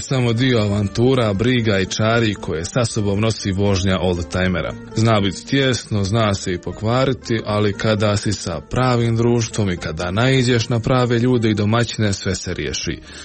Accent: Bosnia & Herzegovina; kod nas u Bosni

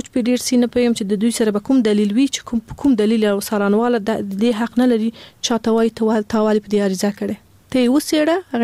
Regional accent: Afghanistan; born there; مونږ په خپل افغانستان کې پیدا سوی

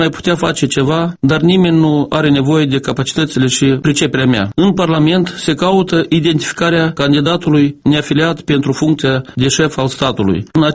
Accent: Cioara, Hîncești District, Moldova; Cioara e satul meu de baștină. O părticică din sufletul meu a rămas acolo.

